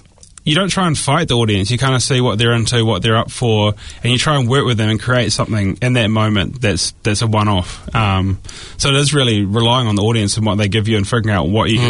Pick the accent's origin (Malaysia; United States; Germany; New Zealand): New Zealand; Pukekohe, Auckland; Pukekohe.